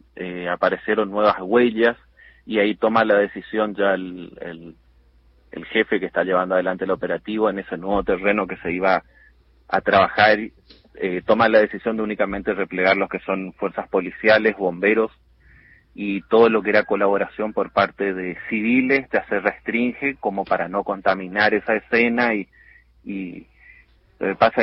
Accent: Bellavista, Corrientes, Argentina; born there; acá de Corriente, de Bellavista, de Goya, ando por todos lados. Soy nacido en Bellavista y por ahí suelo estar viviendo tengo varias lugares donde vivo

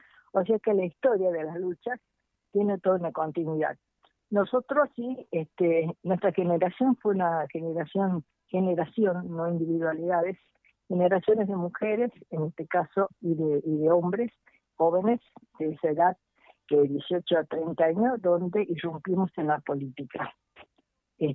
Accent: Tucumán, Argentina; yo vengo desde Tucumán

